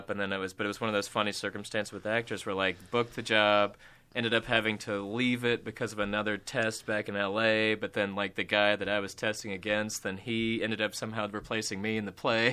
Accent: Mississippi, United States; Like, I'm from Mississippi, so anything, you know, any sort of that region. Although I can't do a Southern accent to save my life

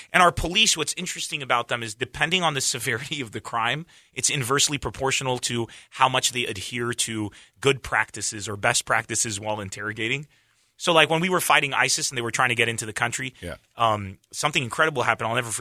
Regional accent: San Diego, California, United States; But I was like, you know, I grew up in San Diego. I fell in love with stand-up here in America.

